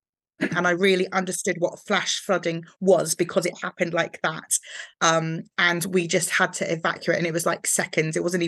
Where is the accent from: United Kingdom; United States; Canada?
United Kingdom; England; so I'm actually English.